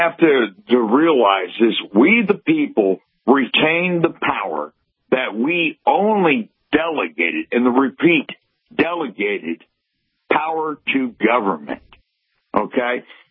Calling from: Vermont, United States; I'm calling from the state of, or actually Vermont State.

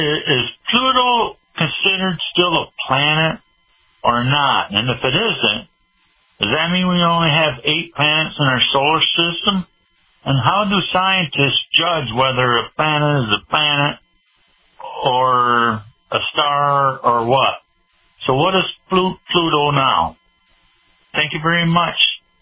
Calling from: Lansing, Michigan, United States; I'm calling from Lansing, Michigan

